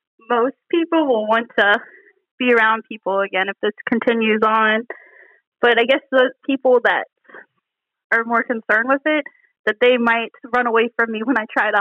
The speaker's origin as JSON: {"language": "English", "town": "Harrisonburg", "region": "Virginia", "country": "United States", "tie": "born there", "said": "I was born in Harrisonburg, which is basically just like an hour up, go on to 81 where JMU is and all that."}